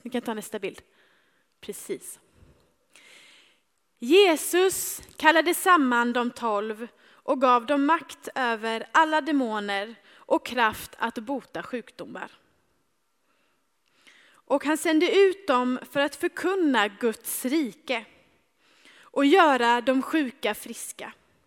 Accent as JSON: {"language": "Swedish", "town": "Växjö", "region": "Kronoberg County", "country": "Sweden", "moved": "as an adult", "lives_now": "Losi, DR Congo", "said": "och jag är från början från Växjö."}